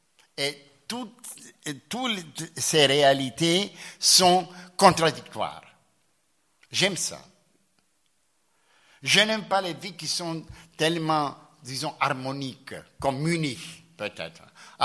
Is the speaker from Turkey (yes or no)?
yes; Istanbul, Turkey; moved away as an adult; now in Athens, Greece; Moi, je ne suis pas un Athénien au sens strict parce que je suis né à Istanbul. J'ai fait mes études secondaires à Istanbul. J'ai quitté la ville quand j'avais 23 ans et je suis allé à Vienne. Et je suis venu à Athènes en 1964. Alors, je suis un émigré à Athènes.